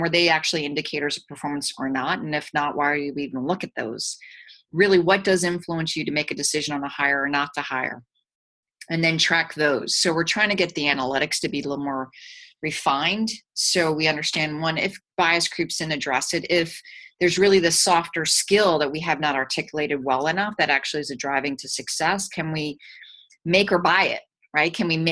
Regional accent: Wilmington, Delaware, United States; born there; you don't know that I was born in Wilmington, Delaware.

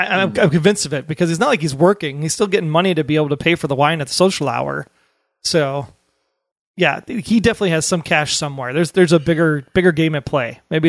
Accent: Milwaukee, Wisconsin, United States; I could pick on Milwaukee because I'm from Milwaukee

